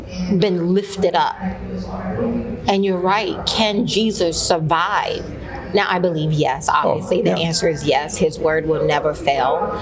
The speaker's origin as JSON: {"language": "English", "region": "Deep South", "country": "United States", "tie": "born or raised there", "said": "And as I was growing up, I remember, you know, growing up in the Deep South, and everybody's a Christian, and everybody goes to church almost like 4 days out of the week."}